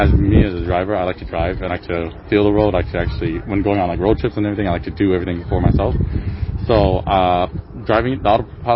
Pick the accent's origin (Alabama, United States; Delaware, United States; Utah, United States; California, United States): California, United States; San Jose; from San Jose, California, on a road trip right now.